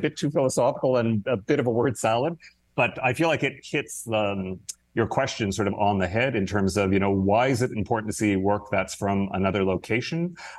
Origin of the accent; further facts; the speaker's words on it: Canada; being a Canadian